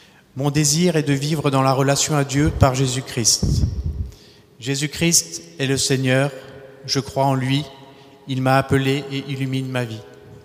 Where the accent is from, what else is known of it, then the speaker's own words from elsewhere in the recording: Grand Est, France; puisque je suis né en Alsace